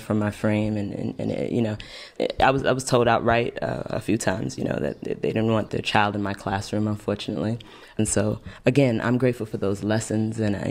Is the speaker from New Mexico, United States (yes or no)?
no; Brooklyn, New York, United States; you know, I'm from Brooklyn. You know what I mean? I'm not from a place that tells me to put my head down in the face of struggle.